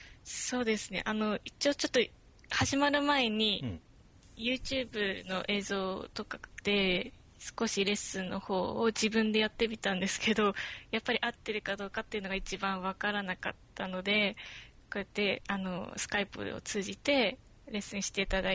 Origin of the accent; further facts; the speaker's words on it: Tohoku, Japan; 東北です。